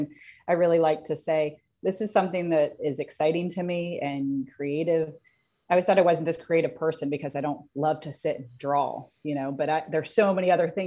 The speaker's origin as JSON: {"language": "English", "town": "Parkersburg", "region": "West Virginia", "country": "United States", "said": "I am. I'm from Parkersburg."}